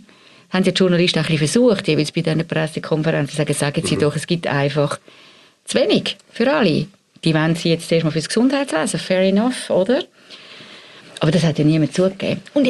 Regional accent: United States; Wir haben, das meine ich, in dieser Gesellschaft, auch bei uns in Amerika, wahrscheinlich noch viel mehr, wirklich einen grossen Vertrauensverlust.

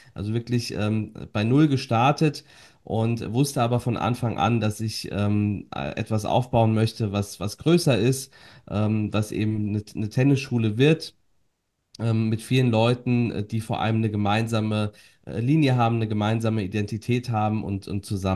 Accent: Wiesbaden, Hesse, Germany; dass ich gebürtig aus Wiesbaden komme.

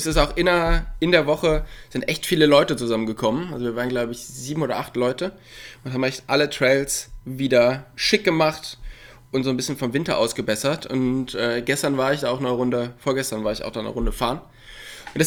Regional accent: Cologne, North Rhine-Westphalia, Germany; Und ich komme ja da aus dem Raum Köln oder auch Ruhrpott.

